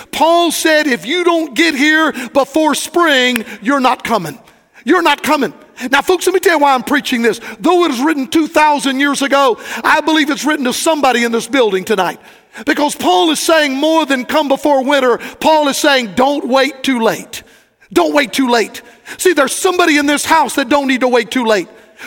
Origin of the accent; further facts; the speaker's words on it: Florida, United States; I was preaching in my home state of Florida.